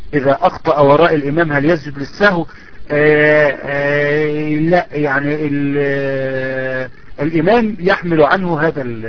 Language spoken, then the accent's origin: Arabic; Egypt; يعني عندما يسمي ولده عبد الرحيم، ينادوا عندنا في مصر عبد الرحيم